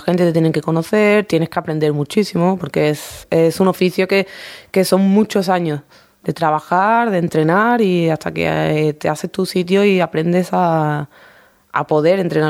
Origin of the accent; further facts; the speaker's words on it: Seville, Andalusia, Spain; yo vengo de Sevilla, soy de Sevilla.